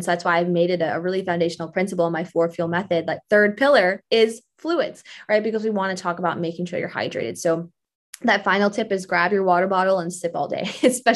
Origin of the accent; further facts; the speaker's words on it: New York, United States; My husband, we are from New York originally